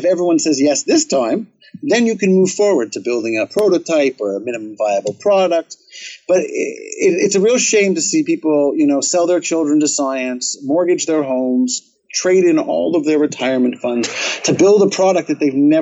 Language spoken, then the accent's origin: English; Toronto, Ontario, Canada; we had the Paralympic Games in Toronto, my hometown, and there was 100,000 people attending.